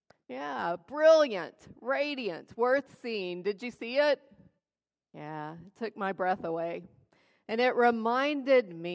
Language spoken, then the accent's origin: English; Texas, United States; I grew up in West Texas, and I know about desert shrubs.